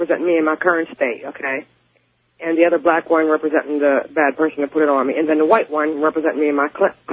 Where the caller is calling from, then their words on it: Aliquippa, Pennsylvania, United States; I'm calling from Aliquippa, Pennsylvania.